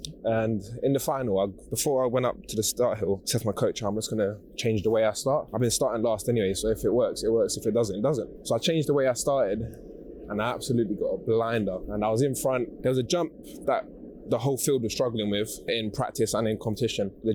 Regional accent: Peckham, London, United Kingdom; I'm from Peckham. It's not a place where Olympians are born and bred.

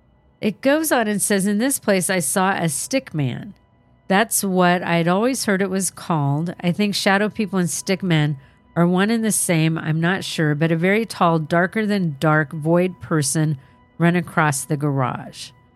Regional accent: the South, United States; And growing up in the South, we were all aware of slavery

